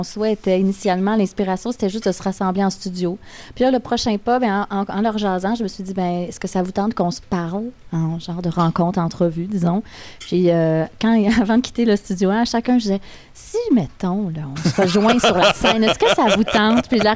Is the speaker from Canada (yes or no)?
yes; Quebec, Canada; Une participante des concours de chant dans mon coin de pays, au Saguenay.